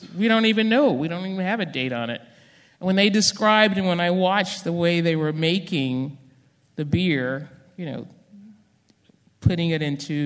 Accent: the South, United States; Growing up in the South, I spent quite a bit of time on my grandparents' farm in Wilmington, a historic town in terms of civil rights and agriculture.

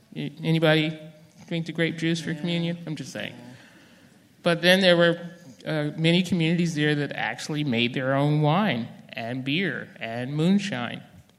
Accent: the South, United States; Growing up in the South, I spent quite a bit of time on my grandparents' farm in Wilmington, a historic town in terms of civil rights and agriculture.

